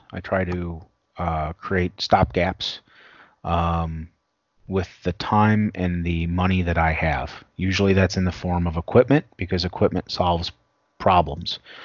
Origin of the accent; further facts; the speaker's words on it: Missouri, United States; it hit my home state and the town I was in Missouri